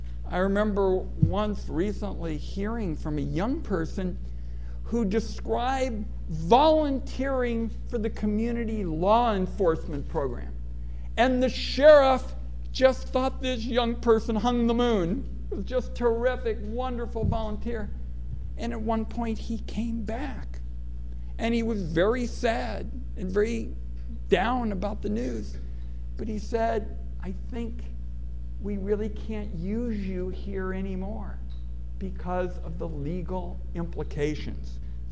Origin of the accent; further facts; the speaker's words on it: Oregon, United States; having talked to so many dreamers in my home state of Oregon